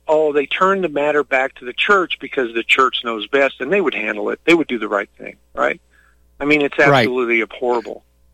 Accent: Midwest, United States; although I come from the Midwest, the belt buckle of the Bible Belt, the same town that John Ashcroft is from, by the way.

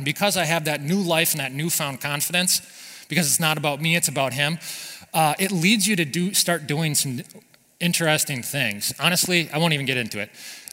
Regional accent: United States; because growing up in America, I've always heard it's great to give people second chances

